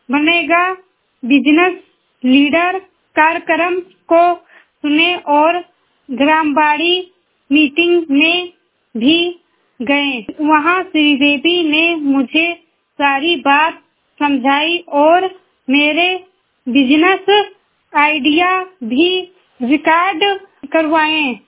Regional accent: Balrampur, Uttar Pradesh, India; और हम हरैया सतघरवा बलरामपुर से हैं।

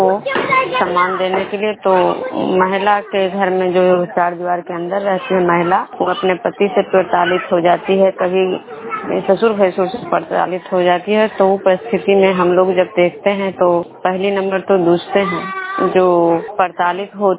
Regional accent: Vishnupur, Bihar, India; मैं विष्णुपुर ग्राम खजरा पंचायत नालंदा जिला नवनसा प्रखंड की निवासी हूँ।

